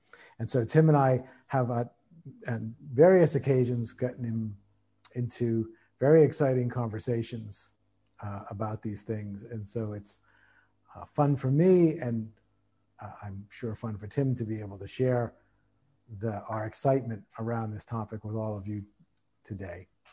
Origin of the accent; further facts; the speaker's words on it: United States; And my own background is that I'm American. I'm a second generation Portuguese American.